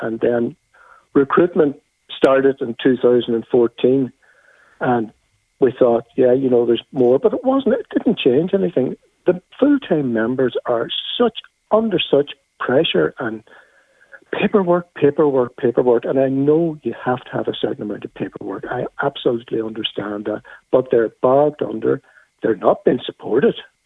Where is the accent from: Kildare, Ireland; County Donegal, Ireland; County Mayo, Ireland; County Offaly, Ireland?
County Donegal, Ireland; Buncrana; When you start putting something that happens in my hometown, Buncrana, and you send it to somebody in Galway who hasn't got a clue.